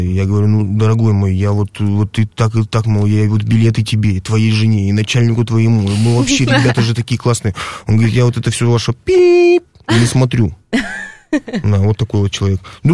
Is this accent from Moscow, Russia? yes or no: no; Perm, Perm Krai, Russia; на Хохряково, в том самом родном месте, где мы, собственно, выросли, в Перми, Хохрячка, так называемый райончик